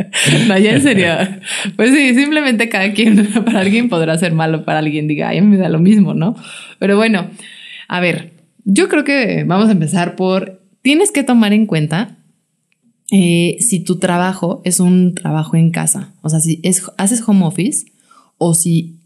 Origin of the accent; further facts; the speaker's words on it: Mexico City, Mexico; Que nosotros venimos de Ciudad de México